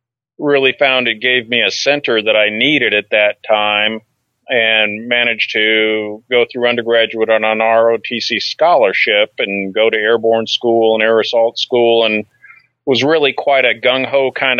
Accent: Michigan, United States; No, I grew up in Michigan.

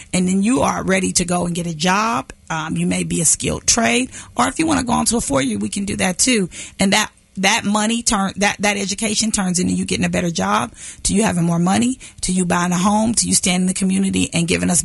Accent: Kansas City, Missouri, United States; Well, I'm from Kansas City. I'm a lifelong native.

